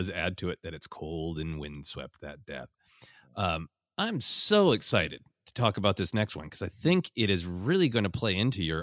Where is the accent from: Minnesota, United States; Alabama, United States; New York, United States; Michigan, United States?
Minnesota, United States; This taps into this great part of winter that I have fond memories of in growing up in Minnesota, which is the respite.